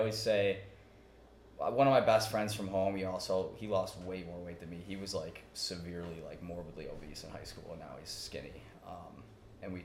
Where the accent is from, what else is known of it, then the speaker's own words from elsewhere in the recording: Buffalo, New York, United States; I'm from Buffalo, New York, originally. But I ended up going to college in Cleveland at John Carroll with Joe.